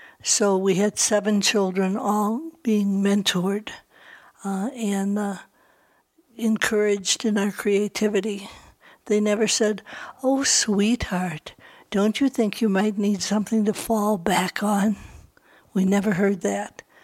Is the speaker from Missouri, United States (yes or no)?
no; Libertyville, Illinois, United States; Yes, I grew up in Libertyville, Illinois.